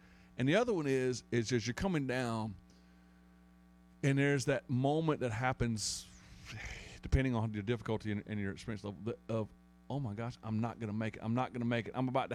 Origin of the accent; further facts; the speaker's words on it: South Carolina, United States; I said, I'm from South Carolina.